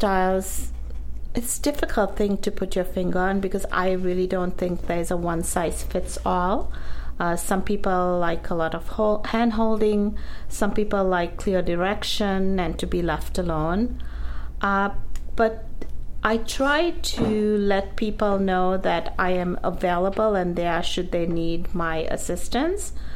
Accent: Sri Lanka; now in United States; Well, I'm originally from Sri Lanka.

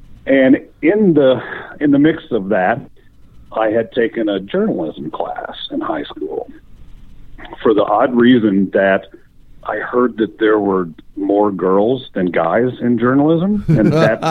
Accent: Kansas, United States; Well, my grandfather was a private pilot and a farmer out in western Kansas. I grew up in Kansas

